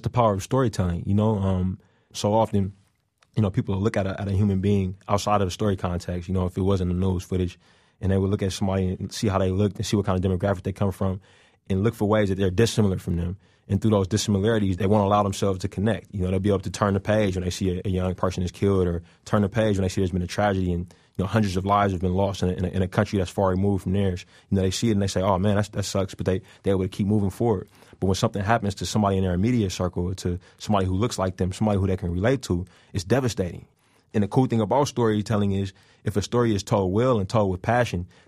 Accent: California, United States; Where I'm from is something that we constantly are thinking about, because in the Bay Area, a lot

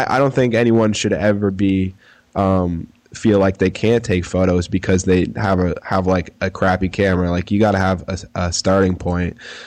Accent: Ontario, Canada; now in Brooklyn, United States; I'm from Ontario, Canada, so I get inspired walking out my doorway because I live in Bushwick in Brooklyn, so it's like Puerto Rico, Dominicanville.

